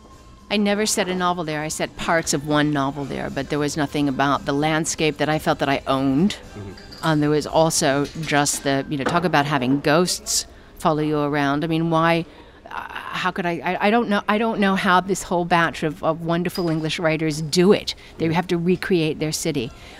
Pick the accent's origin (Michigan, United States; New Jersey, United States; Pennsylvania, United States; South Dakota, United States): Pennsylvania, United States; Lancaster; I'm not a Western girl. I'm from Lancaster, Pennsylvania.